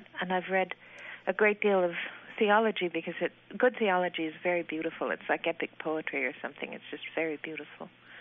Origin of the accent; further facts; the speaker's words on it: Idaho, United States; Well, I grew up in Idaho. I went to college at Brown. I went to graduate school at the University of Washington. I have two children, two sons who are both grown men. I've lived in Iowa for about 15 years.